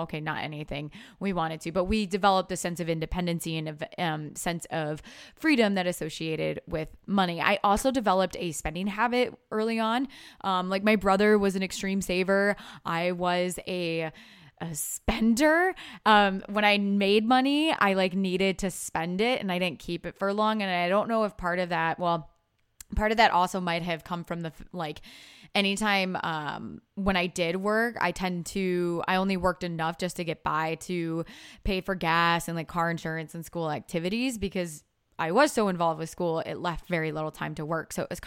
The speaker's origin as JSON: {"language": "English", "town": "Dubuque", "region": "Iowa", "country": "United States", "tie": "born or raised there", "said": "I grew up in Dubuque, Iowa. It was a town of 60,000 people."}